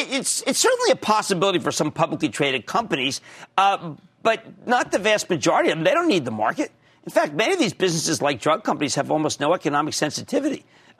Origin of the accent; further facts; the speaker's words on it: New Jersey, United States; Can I go to Kathleen in my home state of New Jersey, please?